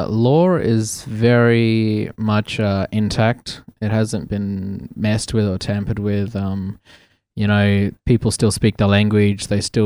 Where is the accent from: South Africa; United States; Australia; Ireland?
Australia; Port Hedland, Western Australia; born or raised there; also born or lived in Meekatharra